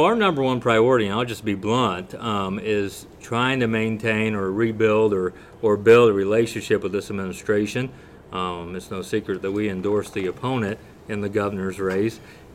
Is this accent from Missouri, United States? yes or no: yes; Savannah, Missouri, United States; also born or lived in Denver / Washington, D.C.; My background, I grew up in Savannah, Missouri, up in the northwest corner of the state on a diversified family farm.